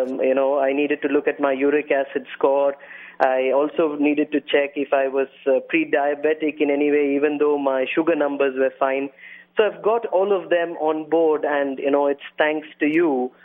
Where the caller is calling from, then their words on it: New Delhi, Delhi, India; I'm calling in from New Delhi, India.